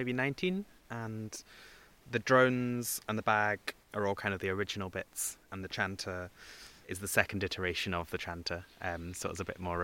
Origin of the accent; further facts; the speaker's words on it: Scotland, United Kingdom; And growing up on the West Coast, on the Isle of Skye, I didn't have the words for it.